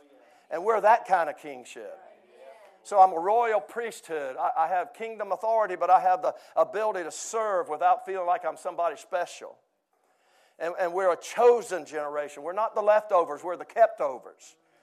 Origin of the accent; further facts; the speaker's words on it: Georgia, United States; Not like when I was growing up in South Georgia.